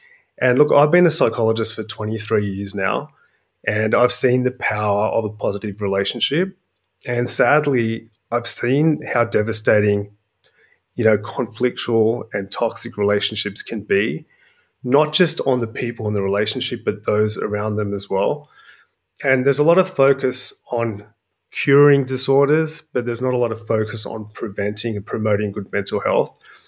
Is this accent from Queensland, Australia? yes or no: no; Sydney, New South Wales, Australia; I'm from Sydney, Australia, and I'm delighted to be here talking to you today.